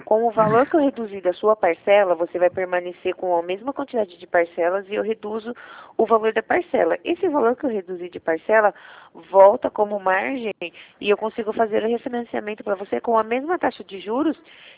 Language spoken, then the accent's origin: Portuguese; Jundiaí, São Paulo, Brazil; Não, eu sou de Jundiaí